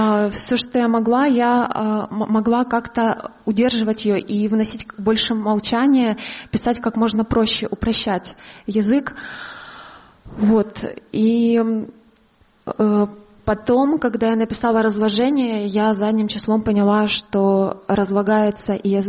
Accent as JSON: {"language": "Russian", "town": "Pervomaisk", "region": "Luhansk Oblast", "country": "Ukraine", "said": "Они были в городе Первомайске в Луганской области, откуда я родом."}